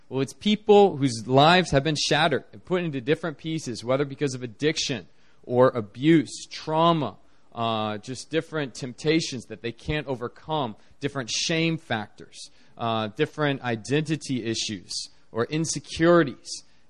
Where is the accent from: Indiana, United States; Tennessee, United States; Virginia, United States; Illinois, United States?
Virginia, United States; now in South Korea; I grew up in Northern Virginia near D.C., and I attended Virginia Tech.